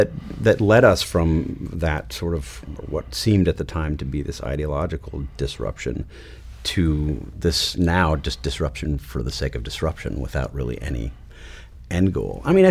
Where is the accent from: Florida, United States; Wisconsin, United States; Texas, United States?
Wisconsin, United States; Wauwatosa; sitting at home in Wauwatosa, Wisconsin, my hometown